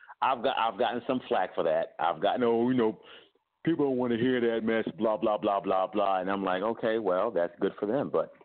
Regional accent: Jersey City, New Jersey, United States; Well, born and raised in Jersey City, New Jersey, and I've been singing since I was about 11 years old

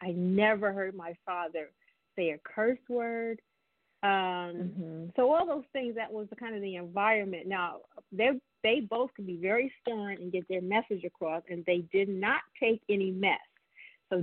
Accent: New Jersey, United States; when I grew up in New Jersey, and we had wonderful soil in New Jersey. And I remember everyone in the community had a garden.

